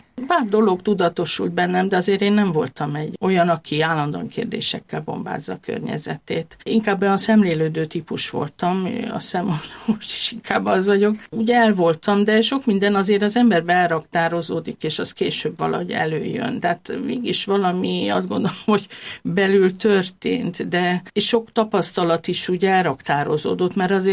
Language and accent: Hungarian; Sudan; egy nagyon konszolidált időszak volt ez az ország számára, tehát Szudán számára, ideális körülmények között nőttem föl, de nagyon zárt közegbe.